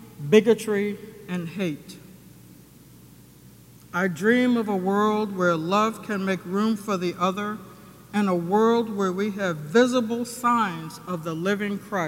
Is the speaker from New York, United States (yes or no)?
yes; New York, United States; I was raised in New York. I could sit where I wanted